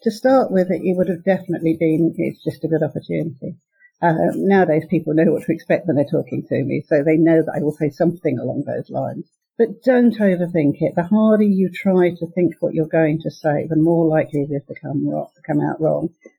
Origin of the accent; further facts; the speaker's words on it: England, United Kingdom; So we're English. Let's talk about the weather.